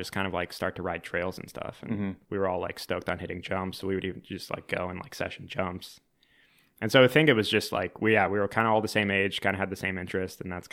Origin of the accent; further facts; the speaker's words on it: San Diego, California, United States; also born or lived in Phoenix, Arizona; I was born in Phoenix, Arizona, and moved pretty quickly to San Diego, where I kind of grew up.